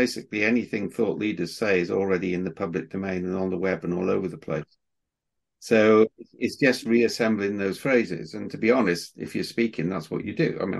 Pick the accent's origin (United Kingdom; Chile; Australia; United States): United Kingdom; Wales; So we're both Welsh. We can both come from South Wales.